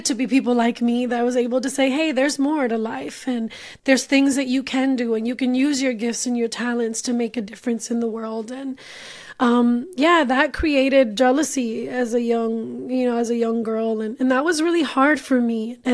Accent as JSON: {"language": "English", "town": "Brooklyn", "region": "New York", "country": "United States", "tie": "born or raised there", "said": "I grew up in Brooklyn, New York, and in a predominantly Latin neighborhood."}